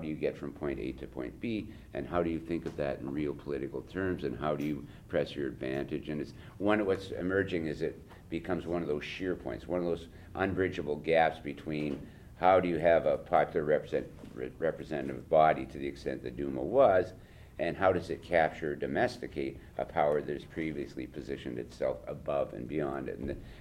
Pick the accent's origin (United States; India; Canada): Canada; I'm Canadian, so I'll say you guys